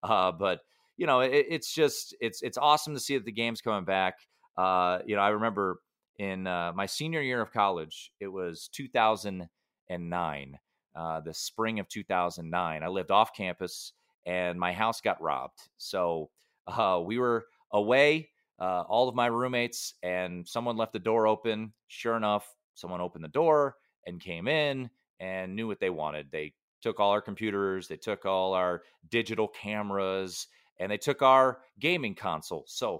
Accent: Washington, District of Columbia, United States; You know, I grew up in the Washington, D.C. area. And for those of you who don't know, no one gives a bleep about college football in that area.

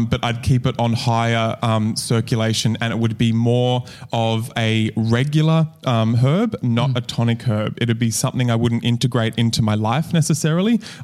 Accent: United States; Whereas like, I'm from America.

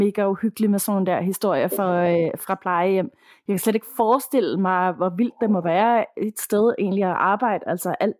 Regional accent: Central Denmark Region, Denmark; jeg voksede op i en lille landsby i Midtjylland. Det er en af de byer, hvor alle kender de fleste.

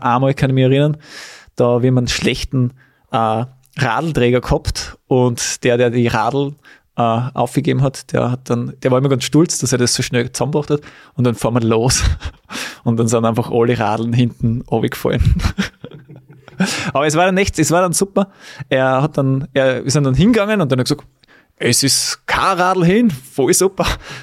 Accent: Weiz, Styria, Austria; Wir waren zum Beispiel in Weiz, in meiner Heimat

